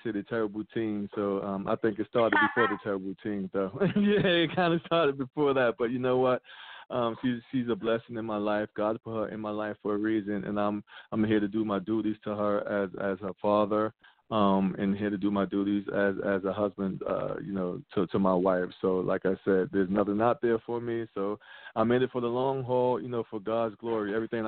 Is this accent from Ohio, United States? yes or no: no; Brooklyn, New York, United States; now in Goldsboro, United States; I am calling from Goldsboro, North Carolina, by way of Brooklyn, New York. So I was actually born and raised in Brooklyn, New York. Been in Goldsboro probably going on 3 years now.